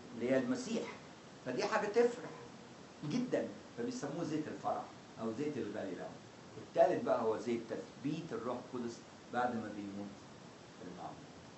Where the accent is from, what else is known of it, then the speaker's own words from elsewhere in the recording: Egypt; احنا كمصريين ما كناش خدنا هذه النعمة ان احنا بقى مسيحيين، لاننا اصلا مش من شعب الله المختار في العهد القديم. احنا ولاد مصرايم ابن حام ابن نوح، احنا ولاد مصرايم